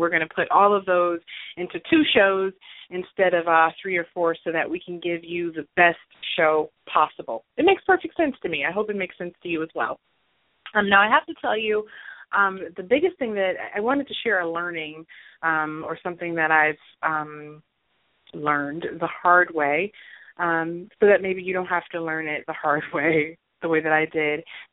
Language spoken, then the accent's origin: English; Detroit, Michigan, United States; because as you know, this is my hometown